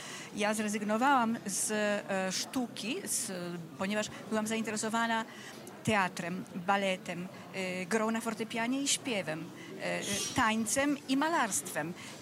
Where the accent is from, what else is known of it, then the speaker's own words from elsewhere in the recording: Warsaw, Masovian Voivodeship, Poland; Mieszkaliśmy w Warszawie, jesteśmy warszawiakami, prawda? Zresztą z mojego ojca też jestem warszawianką od wieków.